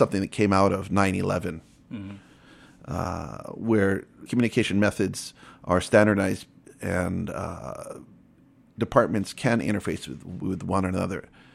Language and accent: English; Honolulu, Hawaii, United States; now in Japan; I am from Honolulu, Hawaii. I have been living in Japan for a while now.